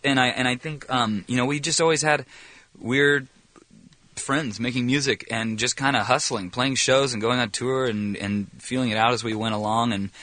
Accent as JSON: {"language": "English", "town": "Anaheim", "region": "California", "country": "United States", "tie": "born or raised there", "said": "he grew up in Tustin. I grew up in Anaheim."}